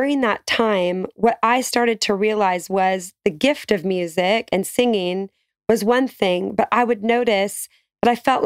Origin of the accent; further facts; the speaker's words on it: Seattle, Washington, United States; You know, so I was born and raised in Seattle, and that's not exactly the hotbed of Christian anything.